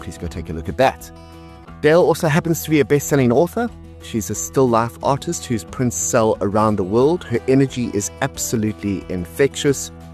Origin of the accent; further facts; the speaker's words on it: Johannesburg, Gauteng, South Africa; moved away as an adult; I grew up in Joburg. Joburg's the only place I've ever lived before we moved here.